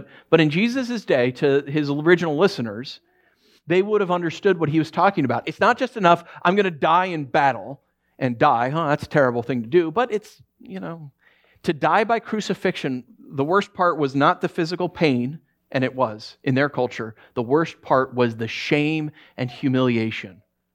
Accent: New York, United States; also born or lived in Los Angeles; You guys know I'm from New York originally

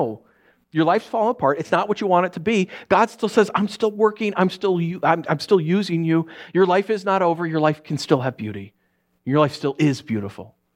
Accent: New York, United States; I know many of you guys know that my wife and I grew up in New York, so we still have a lot of friends and family back there.

